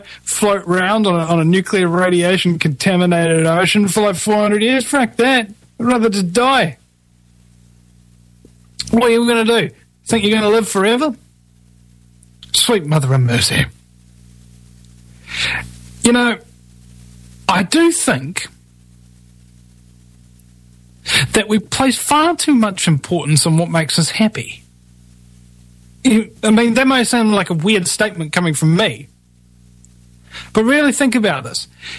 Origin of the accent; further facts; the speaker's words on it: New Zealand; Maybe I've got a unique perspective to a lot of people because I'm from New Zealand.